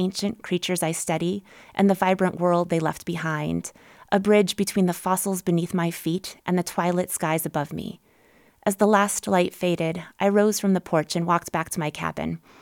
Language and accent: English; Alabama, United States; the small red birds I love from my home state of Alabama.